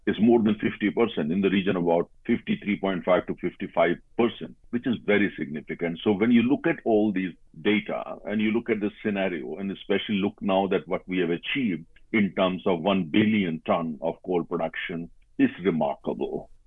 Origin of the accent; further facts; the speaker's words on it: India; And of course, as an Indian, I feel very proud about it.